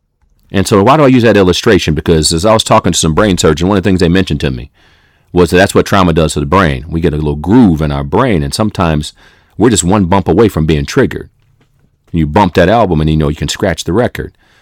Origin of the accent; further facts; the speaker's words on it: Toledo, Ohio, United States; Growing up in Toledo, Ohio, and my mom would put on some albums